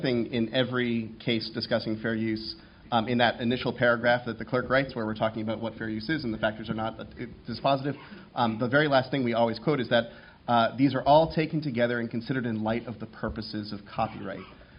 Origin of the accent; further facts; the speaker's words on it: Boston, Massachusetts, United States; I come from the First Circuit, I'm from Boston